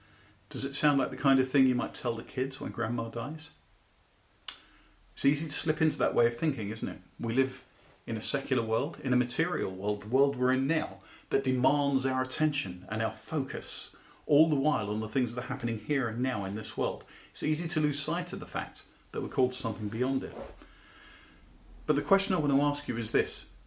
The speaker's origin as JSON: {"language": "English", "country": "United Kingdom", "said": "still in Britain. Now, we will be living in France for that period of time, but we belong in Britain. We're British. Our citizenship is in Britain."}